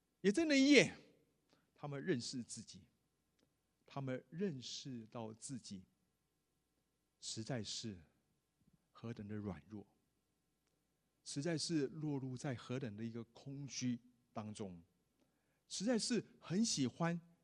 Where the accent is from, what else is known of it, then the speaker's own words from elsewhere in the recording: China; 我们发现我们中国人其实很喜欢邀人吃饭，对不对？